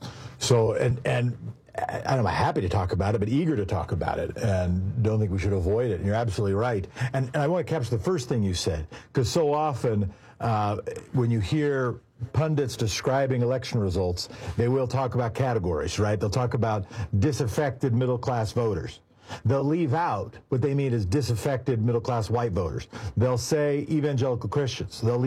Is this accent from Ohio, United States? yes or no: no; Portland, Oregon, United States; I grew up in Northeast Portland. Jackson came to my high school because I went to one of the only high schools with a large black population in my town.